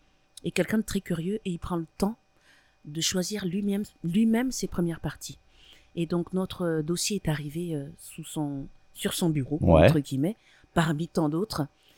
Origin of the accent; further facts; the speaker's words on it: Cameroon; Alors, comme je disais tout à l'heure, j'ai grandi au Cameroun.